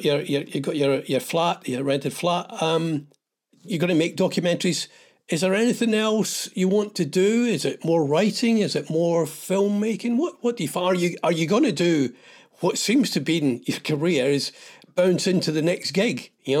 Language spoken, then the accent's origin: English; Scotland, United Kingdom; I'm from Ayrshire, but there was always this kind of Scottish thing